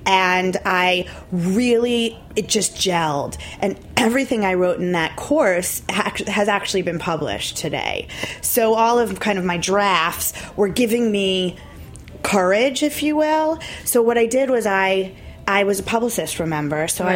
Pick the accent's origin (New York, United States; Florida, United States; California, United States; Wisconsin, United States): New York, United States; Long Island; And Newsday was my hometown paper. I grew up on Long Island.